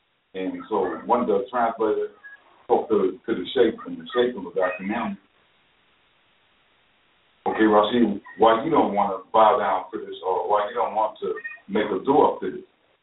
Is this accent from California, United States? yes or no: yes; California, United States; I'm from California, born and raised, alhamdulillah. I've been Muslim since 1986.